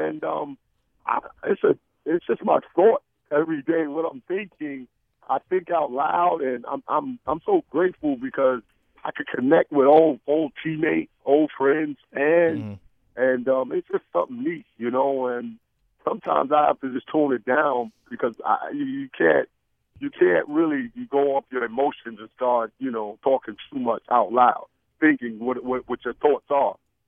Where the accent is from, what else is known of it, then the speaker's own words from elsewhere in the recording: New York, United States; You know, I'm from New York.